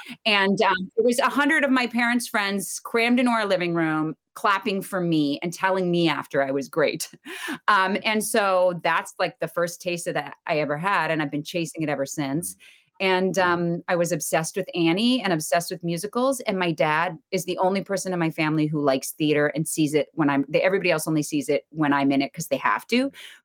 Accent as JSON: {"language": "English", "region": "Massachusetts", "country": "United States", "tie": "born or raised there", "said": "I grew up outside of Boston, so actually everybody knew who"}